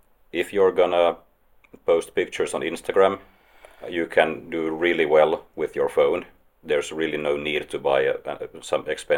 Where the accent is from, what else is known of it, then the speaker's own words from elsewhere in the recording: Helsinki, Uusimaa, Finland; I'm a photographer from Helsinki, Finland.